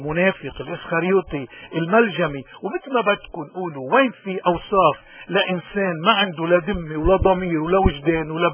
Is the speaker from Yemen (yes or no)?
no; Lebanon; إنسان بيشرفنا كلبنانيين